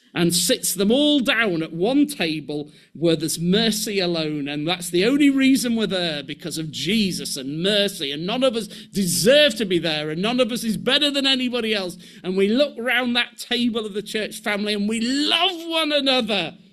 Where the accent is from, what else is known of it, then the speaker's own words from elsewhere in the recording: United Kingdom; well, as British people, we're like, no, you meant a holy handshake, surely.